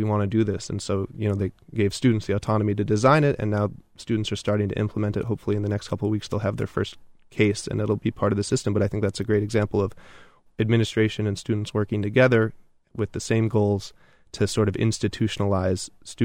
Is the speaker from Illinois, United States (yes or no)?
yes; Chicago, Illinois, United States; So I'm originally from Chicago, and I actually went to high school in a small private independent school.